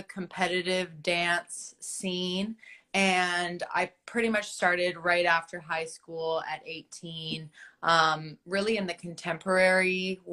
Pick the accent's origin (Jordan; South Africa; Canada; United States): Canada; the first season that we had here in Canada, because I'm Canadian